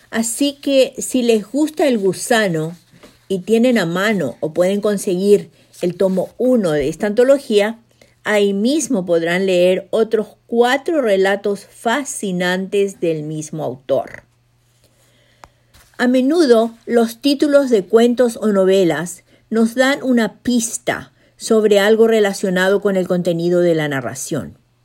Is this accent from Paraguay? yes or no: yes; Paraguay; now in Bedford, United States; llego hasta ustedes desde Bedford, Massachusetts, con un cuentito de la producción narrativa de mi tierra colorada